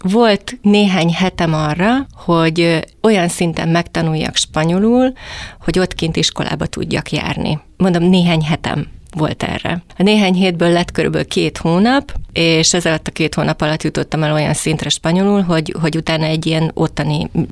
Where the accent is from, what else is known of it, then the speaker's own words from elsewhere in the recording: Hungary; born there; also born or lived in Latin America; Én Magyarországon születtem, egy vidéki városban, viszont a 80-as évek közepén a szüleim kaptak egy lehetőséget külszolgálatra, és ezzel éltek is.